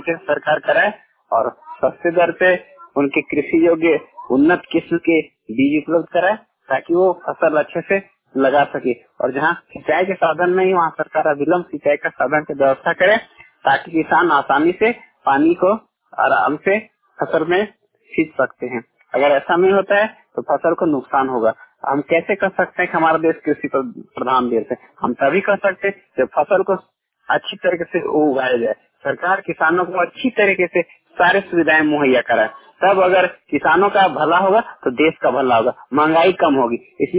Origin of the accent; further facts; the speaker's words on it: Bokaro, Jharkhand, India; बोकारो का रहने वाला हूँ।